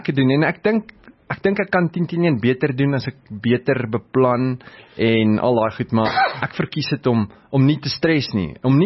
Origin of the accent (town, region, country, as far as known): Free State, South Africa; born or raised there